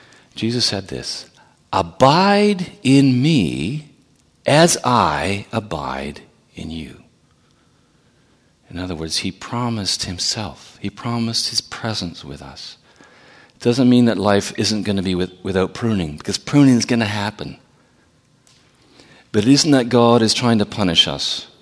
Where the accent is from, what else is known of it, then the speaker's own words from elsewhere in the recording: Brooklyn, Ontario, Canada; also born or lived in Sault Ste. Marie; I was born in Sault Ste. Marie, and on purpose he moved away from there, moved down to Brooklyn where I grew up, Brooklyn, Ontario.